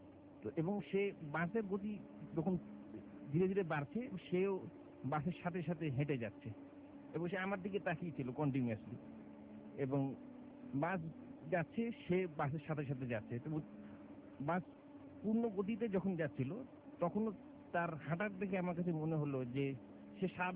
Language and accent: Bangla; Dhaka, Dhaka Division, Bangladesh; আমি ঢাকা উত্তরা থেকে আসছি।